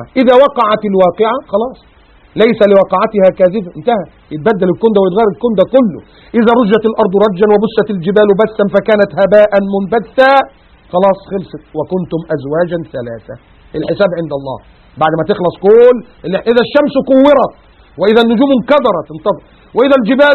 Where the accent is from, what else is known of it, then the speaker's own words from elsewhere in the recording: Egypt; ده احنا شفنا منها نموذج مصغر كده في الزلزال اللي كان حصل في اوائل في التسعينات عندنا في مصر